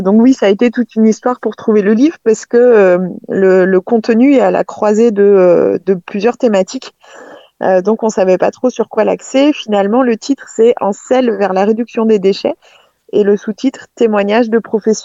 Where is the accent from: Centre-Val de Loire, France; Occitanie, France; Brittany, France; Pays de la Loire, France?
Brittany, France; je suis partie du Finistère Sud, de chez moi, dans le Cap Cisin